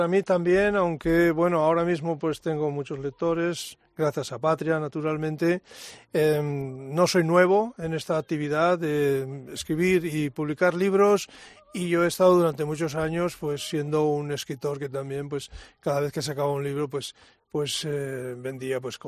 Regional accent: San Sebastián, Basque Country, Spain; yo nací en San Sebastián y pasé toda mi adolescencia y mi parte de mi juventud en aquel lugar

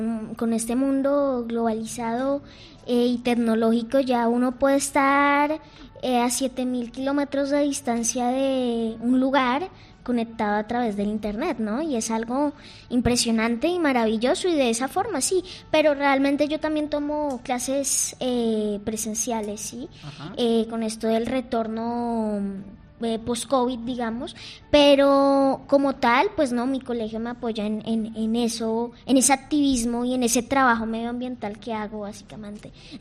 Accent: Villeta, Cundinamarca, Colombia; also born or lived in Bogotá, Colombia; Yo nací en Bogotá, pero desde los 2 años viví en un pueblito que se llama Villeta. Crecí rodeado de cabras, de gallinas, de patos, de chivitos

